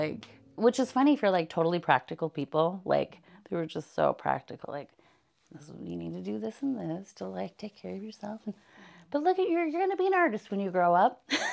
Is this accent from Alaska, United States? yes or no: yes; Fort Yukon, Alaska, United States; And I told like all these, my cousins, because I grew up in Fort Yukon.